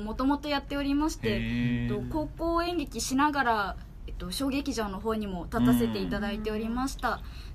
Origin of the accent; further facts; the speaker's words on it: Saitama, Japan; 埼玉になります。